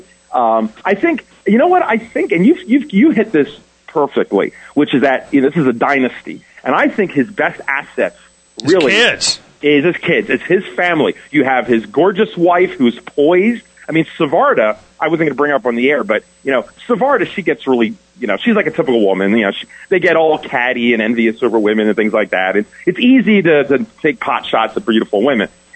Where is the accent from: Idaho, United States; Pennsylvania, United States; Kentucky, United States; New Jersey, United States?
Pennsylvania, United States; And I know, because I'm from Pennsylvania